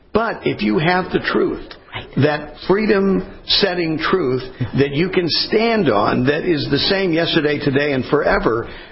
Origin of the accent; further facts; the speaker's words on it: California, United States; I mean, I was born and raised in California.